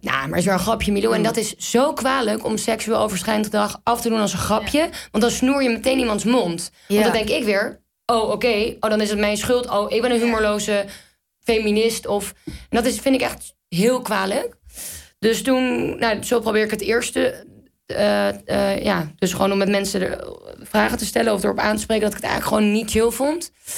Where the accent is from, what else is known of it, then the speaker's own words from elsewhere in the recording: Amsterdam, North Holland, Netherlands; born there; Ik ben een week na dat filmpje of twee weken daarna weer terug verhuisd naar Amsterdam, waar ik ben geboren.